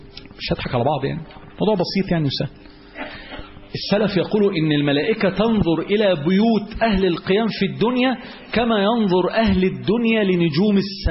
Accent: Alexandria, Alexandria Governorate, Egypt; عندنا في اسكندرية يقولك ما تحكيش في المحكي،

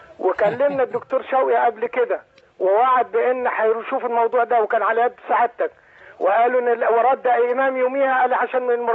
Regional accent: Cairo, Cairo Governorate, Egypt; أنا من القاهرة، منطقة الزاوية الحمراء،

